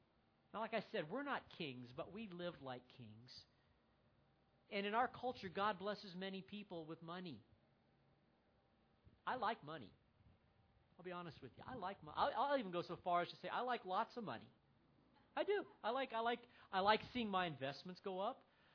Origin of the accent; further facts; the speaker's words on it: United States; I mean, as an American, I'm entitled to those things.